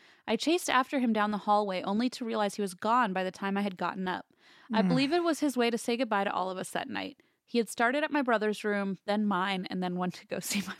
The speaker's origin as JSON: {"language": "English", "town": "Yellowknife", "region": "Northwest Territories", "country": "Canada", "tie": "born or raised there", "said": "as they happen in my hometown of Yellowknife, Northwest Territories."}